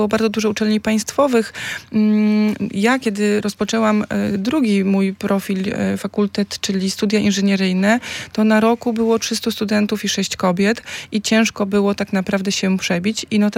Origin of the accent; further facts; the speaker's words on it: Grudziądz, Kuyavian-Pomeranian Voivodeship, Poland; Ja pochodzę z mniejszego miasta, bo z Grudziądza, gdzie wówczas było 100 tysięcy osób, dzisiaj już jest około 75 tysięcy mieszkańców.